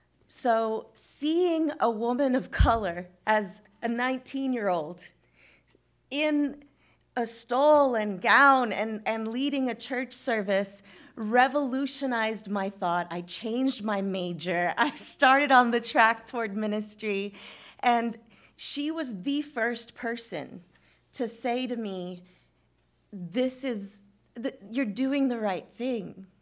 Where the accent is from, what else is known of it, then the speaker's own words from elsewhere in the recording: Texas, United States; because I grew up in West Texas, and we just had a teeny tiny little lay-led fellowship.